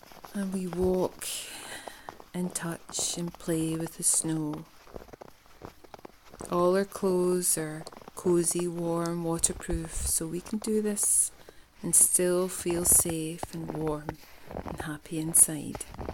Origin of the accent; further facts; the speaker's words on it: Scotland, United Kingdom; And you might hear from my accent, I come from a place in the world called Scotland